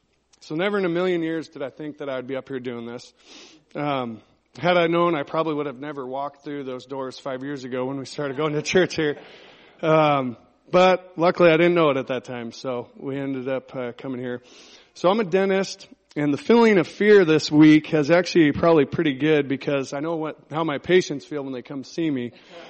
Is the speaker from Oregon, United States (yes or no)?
yes; Klamath Falls, Oregon, United States; I'm 34 years old. I grew up in Klamath Falls, Oregon. I'm the oldest of four kids